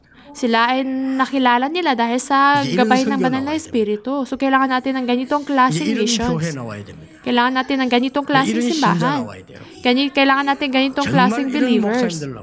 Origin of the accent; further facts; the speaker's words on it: South Korea; Tagalog is a second language; isang Korean ako.